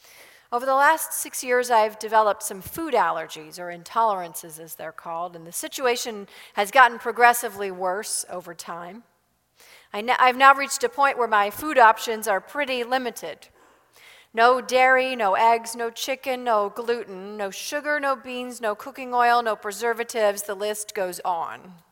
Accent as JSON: {"language": "English", "country": "United States", "said": "But I do find it incredibly frustrating because I'm American after all."}